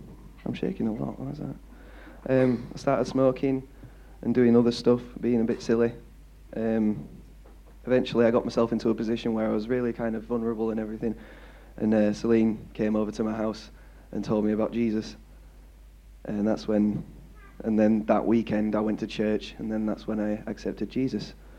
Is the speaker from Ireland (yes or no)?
no; Kettering, East Midlands, United Kingdom; born there; I was born in Kettering in 1997.